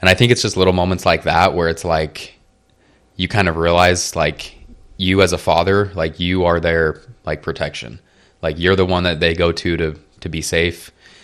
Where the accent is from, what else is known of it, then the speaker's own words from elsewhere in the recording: Idaho, United States; So I grew up in Idaho.